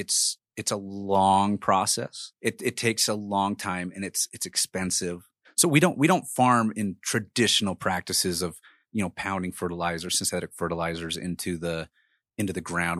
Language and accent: English; Salt Lake City, Utah, United States; You know, you've got these large urban sprawls and which is where I grew up. I grew up in Salt Lake City.